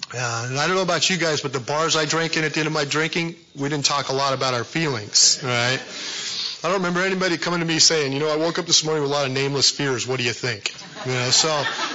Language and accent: English; California, United States; I was born and raised down there in Southern California.